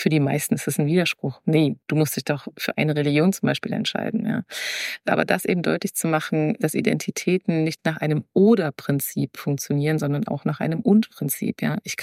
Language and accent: German; Canada; sondern das gehört zu uns als Kanadier so.